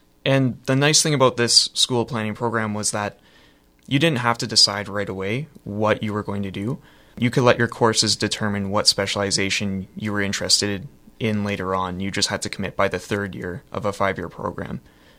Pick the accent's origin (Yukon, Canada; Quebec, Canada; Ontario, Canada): Ontario, Canada; Niagara-on-the-Lake; I grew up in Niagara-on-the-Lake, and it's a very rural community at the time when I was younger.